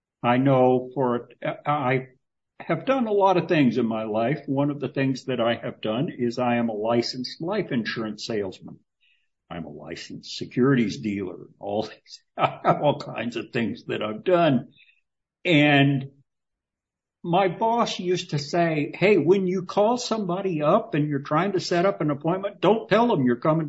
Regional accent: the South, United States; I grew up in the South where we have all kinds of backhanded compliments.

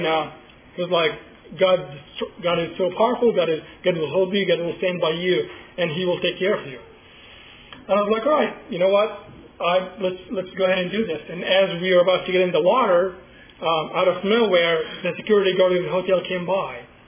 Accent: Egypt; And I was raised in Egypt. I've been to the Red Sea many times.

